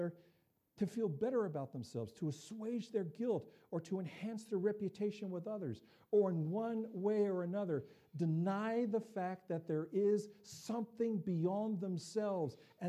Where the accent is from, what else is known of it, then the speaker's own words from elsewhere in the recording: Wapakoneta, Ohio, United States; I'm originally from Wauppauk, Ohio, a small farming community.